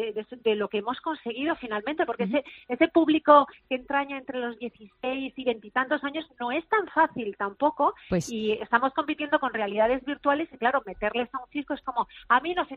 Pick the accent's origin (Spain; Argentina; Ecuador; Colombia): Spain; Vitoria-Gasteiz, Basque Country; comenzamos en Vitoria, en Gasteiz, en zona de mi tierra.